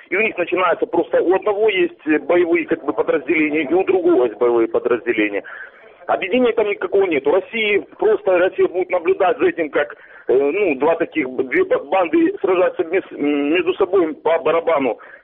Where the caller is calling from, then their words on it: Donetsk Oblast, Ukraine; я з Донецької області.